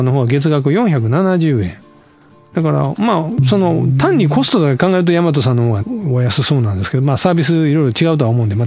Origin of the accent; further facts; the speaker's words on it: Osaka, Japan; 同じように大阪生まれ大阪育ちで